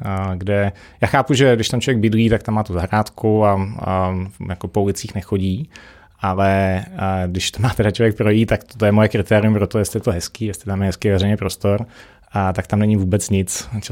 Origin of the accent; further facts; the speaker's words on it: Prague, Czechia; já jsem z Prahy, jsem narozený v Praze